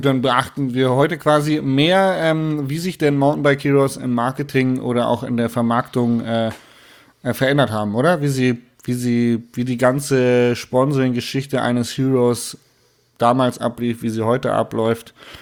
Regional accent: Munich, Bavaria, Germany

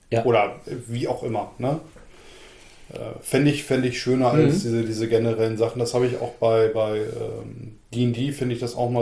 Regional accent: Lower Saxony, Germany; Wie redest du über meine Heimat?

